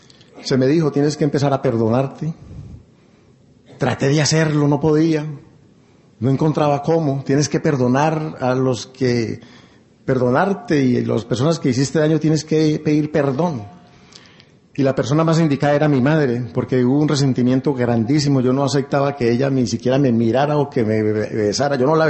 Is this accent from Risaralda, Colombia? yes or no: yes; Pereira, Risaralda, Colombia; Yo soy de Pereira. Yo tengo ese grupo, siempre he ido.